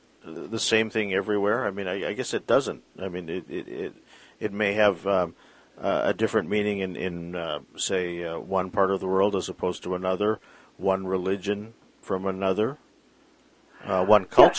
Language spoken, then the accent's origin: English; Canada; now in Vancouver, Canada; talking to you from Vancouver. You're in central Canada. They're different there already, and you know, we're Canadian, essentially.